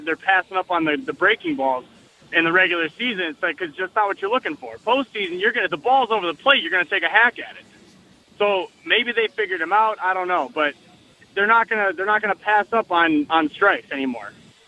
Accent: Detroit, Michigan, United States; now in Providence, United States; I mean, I'm from Detroit, live in Prov now.

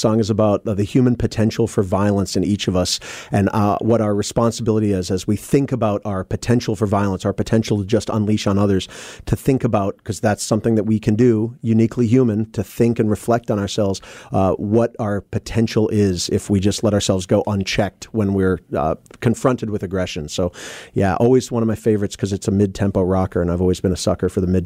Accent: Seattle, Washington, United States; from Seattle, Washington

